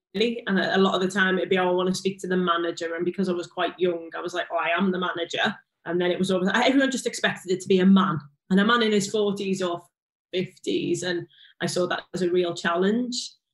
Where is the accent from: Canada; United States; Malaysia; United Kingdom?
United Kingdom; Liverpool, North West England; accent: Scouse; I am a Scouser. I am from Liverpool. So it all started with me in Liverpool, went to, you know, local high school. I'm from a council estate in Liverpool.